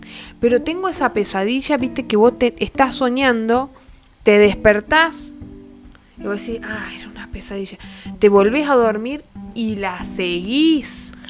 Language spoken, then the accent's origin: Spanish; Mendoza, Argentina; Como buena mendocina, no sé por qué, porque habitualmente no lo hago, pero me han dado un sueñazo.